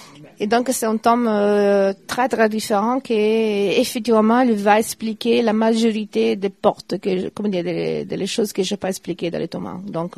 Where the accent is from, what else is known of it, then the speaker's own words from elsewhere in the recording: Italy; vu que je suis italienne, c'est plus un côté flamand.